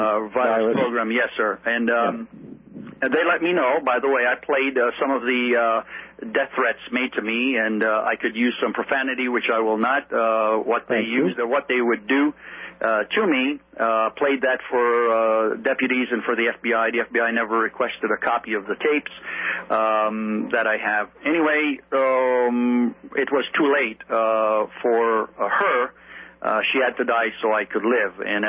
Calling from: Florida, United States; I'm speaking from Florida.

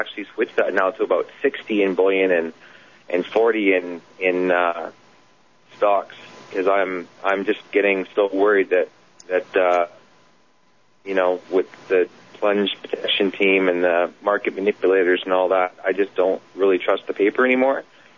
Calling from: Canada; now remember, I'm a Canadian, I'm calling from Canada

